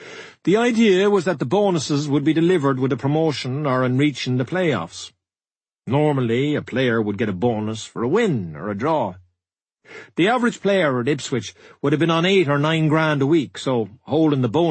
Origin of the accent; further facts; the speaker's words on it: Mayfield, Munster, Ireland; I was from Mayfield in Cork, but I had to grow up.